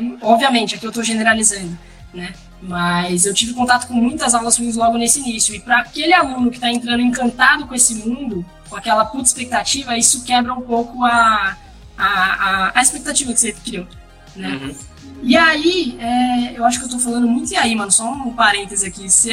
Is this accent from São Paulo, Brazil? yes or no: yes; Bertioga, São Paulo, Brazil; Eu sou de Bertioga, uma cidade litorânea de São Paulo, e eu me mudei para São Paulo para fazer a faculdade.